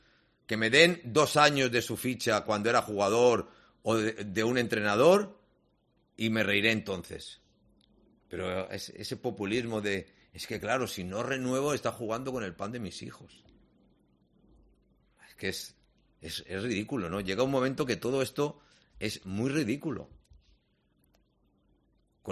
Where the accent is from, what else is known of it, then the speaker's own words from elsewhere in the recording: Valencia, Valencian Community, Spain; Y me vengo de Valencia, miren, del búnker Barraqueta.